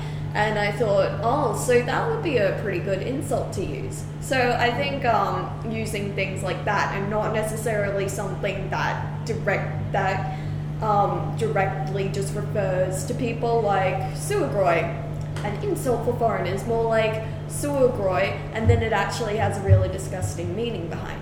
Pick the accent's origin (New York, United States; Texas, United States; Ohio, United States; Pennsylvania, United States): Texas, United States; I call people sweetheart all the time because I'm from Texas, so...